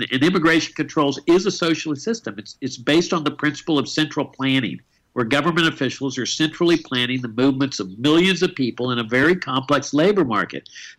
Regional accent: Laredo, Texas, United States; As you know, I grew up down there. I grew up in Laredo. I saw this police state firsthand. I mean, I grew up on a farm on the Rio Grande.

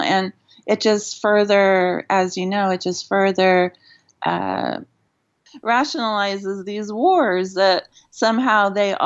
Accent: Los Angeles, California, United States; born there; I was born in Los Angeles. I've been a Dodger fan my entire life

